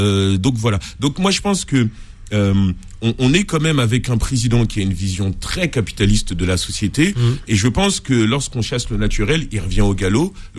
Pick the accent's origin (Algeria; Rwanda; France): France; Je parle en tant que Français